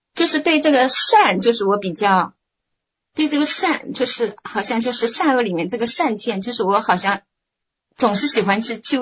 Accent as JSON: {"language": "Chinese", "town": "Suzhou", "region": "Jiangsu", "country": "China", "said": "我是苏州的。"}